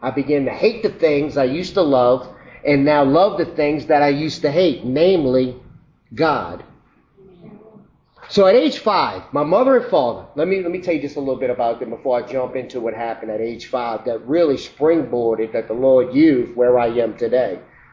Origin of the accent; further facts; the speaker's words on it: Chalmette, Louisiana, United States; I'm born and raised in Chalmette. Of course … I'm 57 years old.